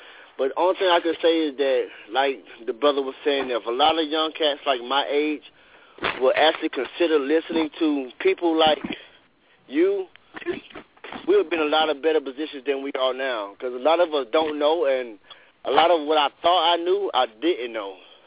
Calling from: Anderson, South Carolina, United States; I want to first say I'm calling from Anderson, South Carolina, and okay.

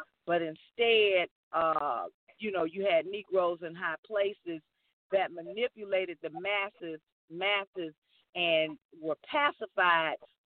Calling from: Georgia, United States; I'm calling from Georgia, and I'm enjoying the show

